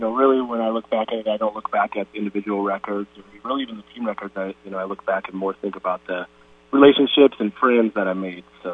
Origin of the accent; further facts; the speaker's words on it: Sioux Center, Iowa, United States; growing up in Sioux Center, going to Unity in Orange City, you know, a lot of my friends and classmates were going to Dort.